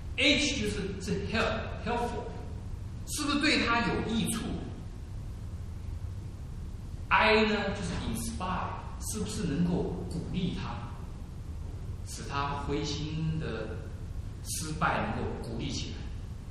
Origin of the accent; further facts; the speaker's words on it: China; 我们中国人的孩子是很可怜的，所以呢，很多小孩子从国内或从台湾来到美国就都不愿意回去